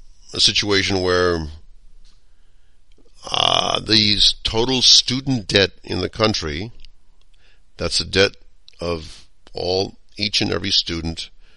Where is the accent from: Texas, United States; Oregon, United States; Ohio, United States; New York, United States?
New York, United States; New York City; I'm middle-aged. I was raised in Brooklyn, Queens, and Manhattan. And I went to public schools there.